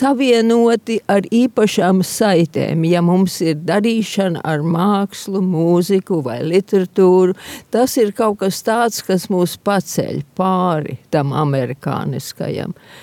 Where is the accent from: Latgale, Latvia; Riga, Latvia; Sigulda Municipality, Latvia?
Latgale, Latvia; Daugavpils; born there; es arī esmu dzimusi Daugavpilī